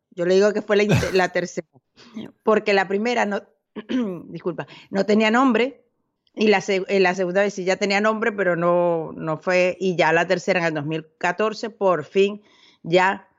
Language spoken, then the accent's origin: Spanish; Venezuela; moved away as an adult; now in Spain; Yo soy de Venezuela y en esa fecha yo estaba, porque bueno, me iba a mudar a España.